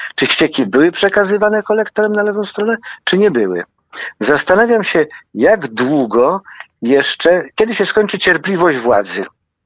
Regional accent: Warsaw, Masovian Voivodeship, Poland; jestem warszawiakiem

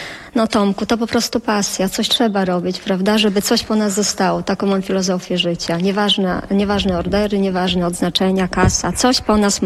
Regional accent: Wożuczyn, Lublin Voivodeship, Poland; trudno mi powiedzieć, bo od urodzenia mieszkam w Wożuczynie

